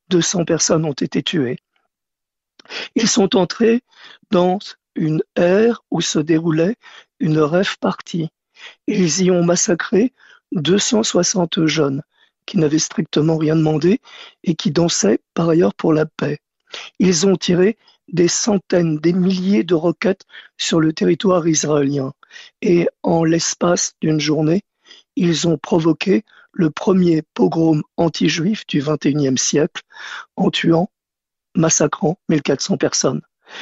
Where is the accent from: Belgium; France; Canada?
France; du territoire français où je suis, puisque je suis français